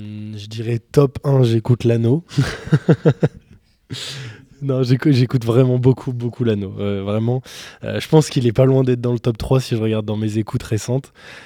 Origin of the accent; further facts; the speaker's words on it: Clermont-Ferrand, Auvergne-Rhône-Alpes, France; Si on parle de la ville de Clermont-Ferrand, déjà, depuis tout petit.